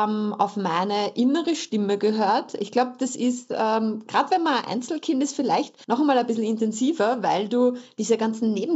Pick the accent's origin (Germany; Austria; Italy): Austria; Lower Austria; ich komme aus dem Tullnerfell